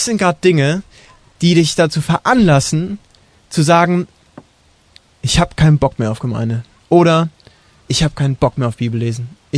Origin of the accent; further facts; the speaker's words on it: Achenbach, Germany; Es ist schön, Christ zu sein in Achenbach, wo ich herkomme, weil fast alle Einwohner Achenbachs sind Christen.